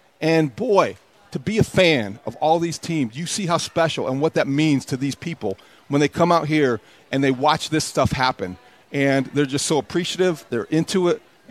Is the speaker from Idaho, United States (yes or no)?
no; Indiana, United States; now in Chicago, United States; I'm from Indiana. Yeah. I'm from small town Indiana. I worked in South Bend and I came here.